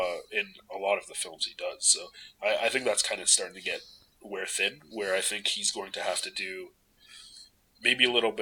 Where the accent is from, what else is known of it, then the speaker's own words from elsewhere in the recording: Calgary, Alberta, Canada; Yeah, I'm from Calgary, Canada.